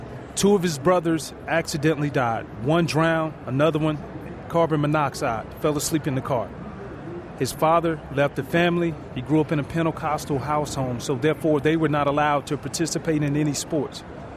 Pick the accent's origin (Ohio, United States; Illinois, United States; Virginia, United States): Virginia, United States; Richmond; that was the first time I realized the world was so much bigger than the block I grew up on in Richmond, Virginia.